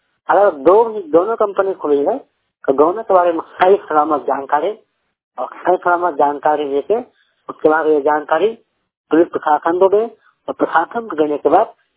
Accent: Bihar, India; सेवा बिहार का रहने वाला हूँ।

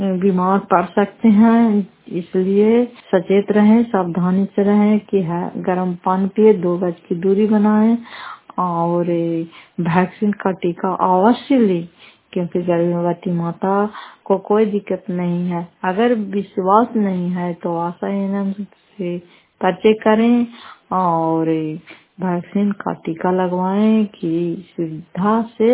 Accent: Fatehpur, Bihar, India; घर फतेहपुर पंचायत मकरौता जिला नालंदा किराए फसला ब्लॉक की निवासी हूँ

